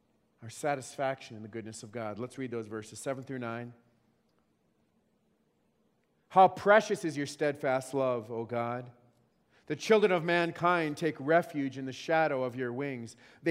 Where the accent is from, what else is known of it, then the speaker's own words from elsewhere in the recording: North Dakota, United States; When I grew up in North Dakota